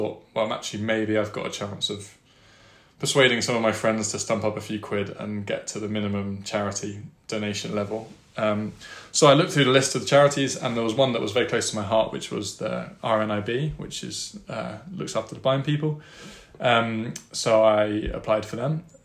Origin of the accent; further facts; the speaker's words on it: London, United Kingdom; I'm from London. I grew up in South London.